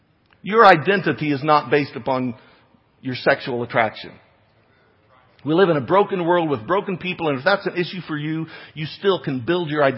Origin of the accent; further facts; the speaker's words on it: United States; I'm an American.